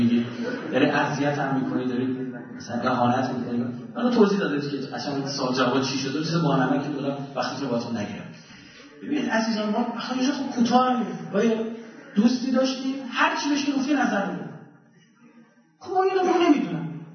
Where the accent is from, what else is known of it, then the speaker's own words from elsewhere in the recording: Iran; قبول دارید ما ایرانی هستیم